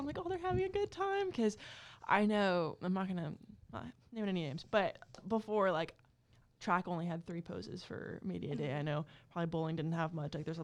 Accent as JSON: {"language": "English", "town": "Houston", "region": "Texas", "country": "United States", "said": "And I get kind of sad because I'm more from Houston, which is a little, you know, closer together and everything."}